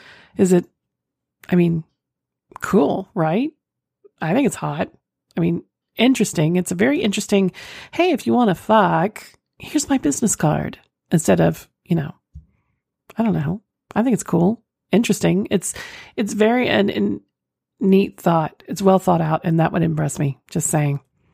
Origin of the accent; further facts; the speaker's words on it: the South, United States; accent: southern; I won't be surprised if someone pinpoints my southern accent, because that tends to float out when I'm tired as well.